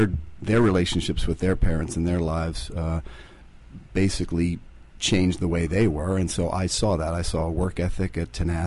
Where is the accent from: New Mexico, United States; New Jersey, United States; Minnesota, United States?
New Jersey, United States; Princeton; I grew up in Central Jersey, Princeton.